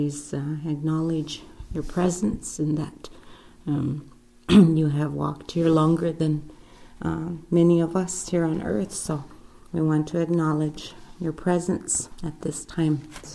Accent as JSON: {"language": "English", "country": "United States", "first_language": "Lakota", "said": "I would like to start with my greetings in my native tongue this time"}